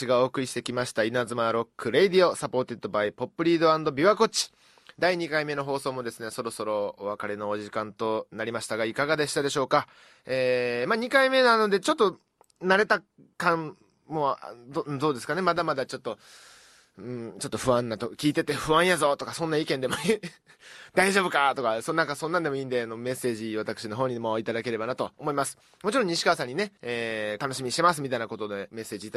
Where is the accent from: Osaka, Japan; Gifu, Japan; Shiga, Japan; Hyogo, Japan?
Shiga, Japan; 僕も滋賀県で生まれて育ってなんですけども